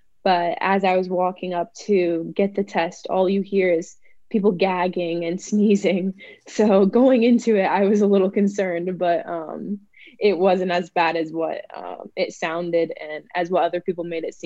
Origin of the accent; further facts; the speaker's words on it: Ohio, United States; I'm like, maybe it's because I'm from Ohio, but I'm not sure.